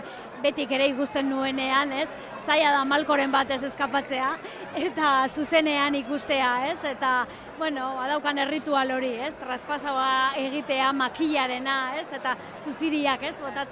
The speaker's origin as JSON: {"language": "Basque", "town": "Bilbao", "region": "Basque Country", "country": "Spain", "said": "ni Bilbokoa naiz, eta nire herriko jaiak dira"}